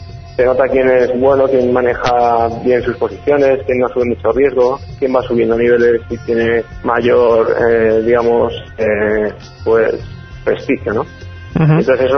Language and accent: Spanish; Valencia, Valencian Community, Spain; Pero bueno, no es italiano, somos de Valencia, o sea que, bueno.